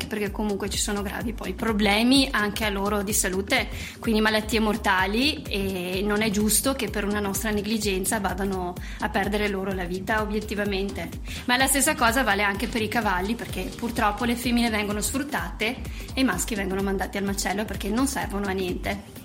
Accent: Torri di Quartesolo, Veneto, Italy; Io sono di Vicenza, sono esattamente di Torri di Quartesolo per la precisione.

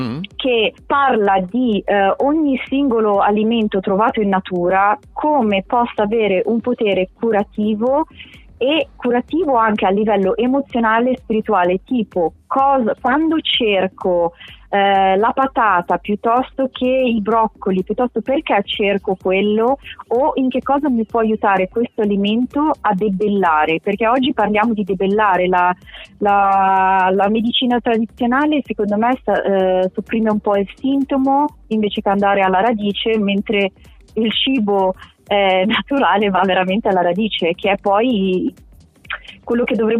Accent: Lombardy, Italy; born there; now in Genoa, Italy; io sono nata in Brianza, sono però a Genova e ricevo a Genova.

